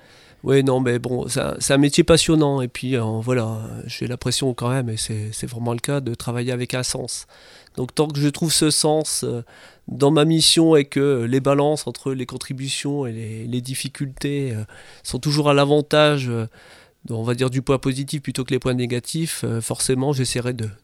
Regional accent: Carvin, Hauts-de-France, France; donc moi je suis natif de Carvin, j'habite encore à Carvin, voilà.

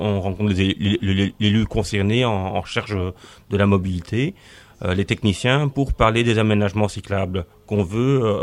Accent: Brussels, Belgium; Les pavés bruxellois, parce que je suis d'origine de Bruxelles, ne sont pas mieux que ceux d'Arras.

